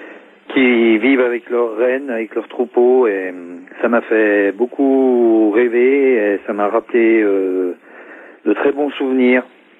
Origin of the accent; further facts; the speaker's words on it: Auvergne-Rhône-Alpes, France; now in Jura, France; dans le Jura. Je suis savoyard, j'ai fait une dizaine d'années d'alpage